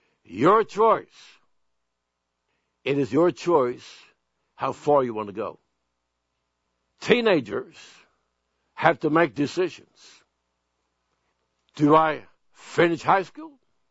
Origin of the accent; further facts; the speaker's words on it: Sweden; something that happened in my hometown in Sweden before I was born.